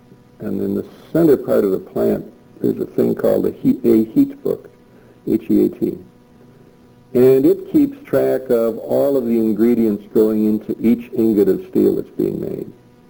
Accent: New York, United States; And I suspect because I was from New York State, he wanted me to serve as his executive assistant

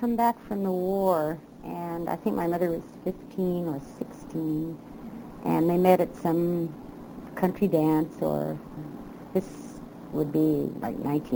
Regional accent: Childress, Texas, United States; born there; Okay, I was born in Childress, or some people say Childress, Texas.

